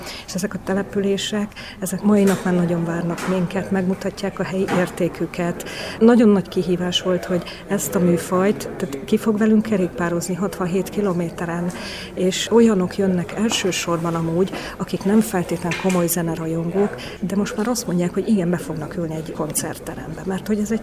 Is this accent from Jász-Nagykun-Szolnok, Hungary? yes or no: yes; Szolnok, Jász-Nagykun-Szolnok, Hungary; ugye én szolnoki vagyok, Szolnokon élek, Szolnokon születtem, onnan röpködünk a világba mindenfelé, nagyon szeretem Szolnokot